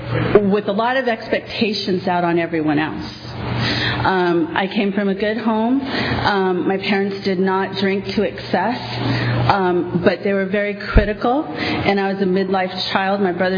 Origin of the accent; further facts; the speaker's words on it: Compton, California, United States; also born or lived in Redondo Beach; I was born and raised in Compton, and born and raised in Redondo Beach. I got sober in Al-Anon in Compton.